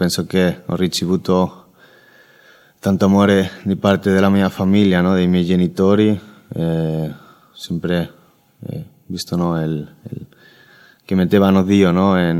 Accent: Spain; Italian is a second language; anche io vengo dalla Spagna, ho 24 anni

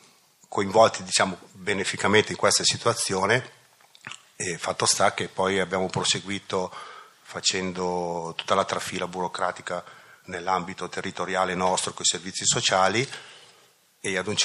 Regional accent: Lombardy, Italy; siamo una coppia, veniamo dalla provincia di Bergamo

